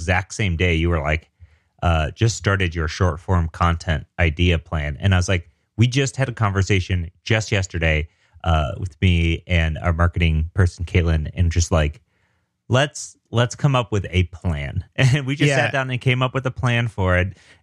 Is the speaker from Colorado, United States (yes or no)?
yes; Denver, Colorado, United States; I'm a developer from Denver.